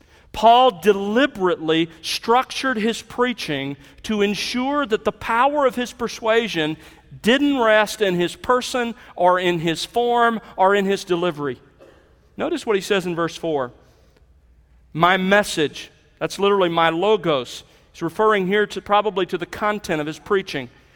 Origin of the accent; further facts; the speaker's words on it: Mobile, Alabama, United States; I grew up in churches in Mobile, Alabama, where all too often the pastors had very great confidence in their style.